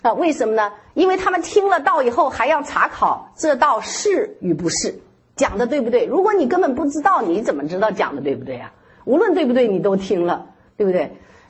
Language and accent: Chinese; China; 我们从中国来的